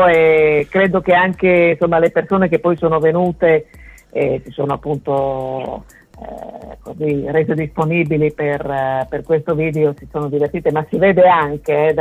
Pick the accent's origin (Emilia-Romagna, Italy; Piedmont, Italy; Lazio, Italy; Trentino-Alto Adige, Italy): Emilia-Romagna, Italy; Bologna; born there; sono nata a Bologna ma da genitori diciamo misti, perché mio padre è veneto di origine anche se è vissuto a Bologna per tanti anni, mia madre è di origini ferraresi anche se è nata a Bologna, quindi sono un melting pot.